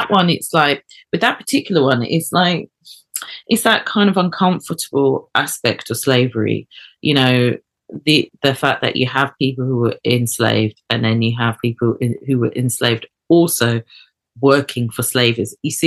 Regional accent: Eket, Akwa Ibom, Nigeria; born there; I was born in Eket, and they're Abibio people, eastern coastal Nigeria.

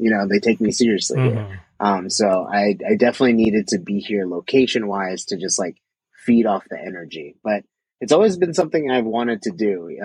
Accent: California, United States; I'm from the Bay Area, so that's not the biggest move in the world

